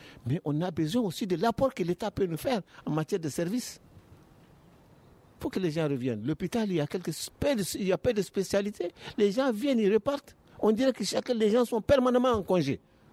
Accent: Mali; nous sommes des Maliens. Nous sommes des Maliens.

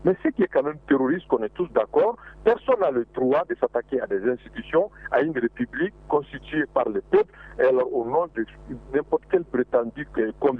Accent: Mali; Ce qui est important pour moi, nous sommes des Maliens.

